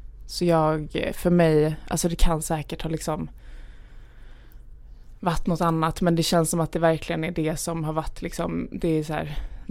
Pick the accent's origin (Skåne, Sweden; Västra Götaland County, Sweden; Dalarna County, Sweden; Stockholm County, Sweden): Skåne, Sweden; Lund; also born or lived in Gävle; jag är född i Gävle. Mina föräldrar är från Gävle. Och uppvuxna i Gävle. Och sen när jag var typ 5 år tror jag, flyttade vi ner till Lund. Så mina föräldrar har ju verkligen inte skånskan.